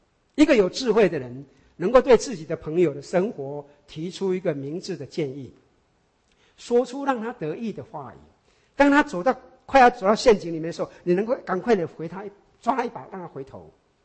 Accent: China; 这就是我们中国人说的出外靠朋友

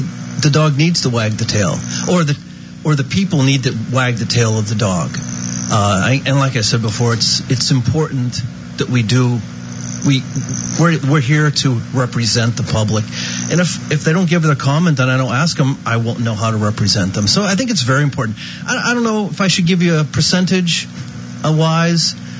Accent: Pittsburgh, Pennsylvania, United States; also born or lived in New Jersey; Well, I started in Pittsburgh, Pennsylvania

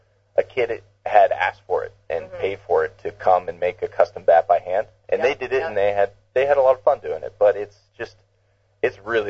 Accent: Moss Beach, California, United States; Yeah, I grew up in Moss Beach, went to Half Moon Bay High, played in Half Moon Bay Little League my whole life, and still live in Moss Beach.

